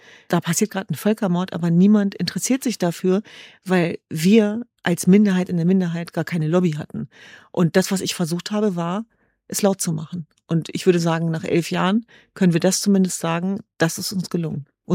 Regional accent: Hanover, Lower Saxony, Germany; Und ja, wir sind in Hannover geboren und aufgewachsen.

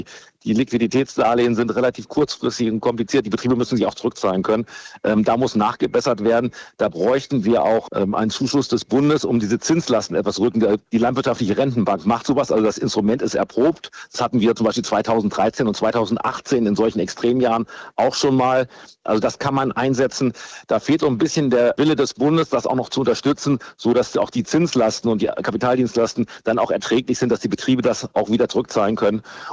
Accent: Lower Saxony, Germany; Also ich komme aus Ostniedersachsen.

